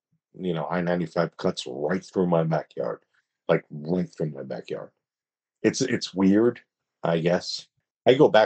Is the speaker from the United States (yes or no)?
yes; East Coast, United States; It's very special growing up on the East Coast, especially this time of year and the history we have and things like that.